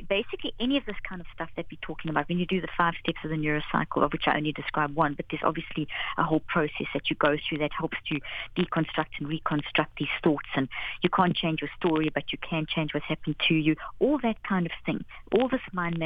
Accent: South Africa; also born or lived in Zimbabwe; I grew up in South Africa, I was born in Zimbabwe, and I grew up during the apartheid era.

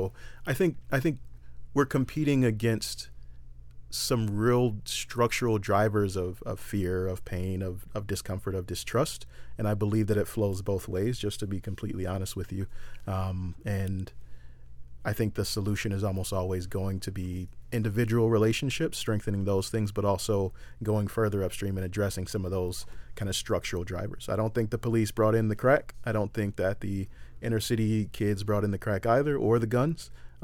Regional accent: Toronto, Ontario, Canada; I grew up on Pinewood Avenue, the 700 block of Pinewood Avenue, which, yeah, Chief recognizes, right?

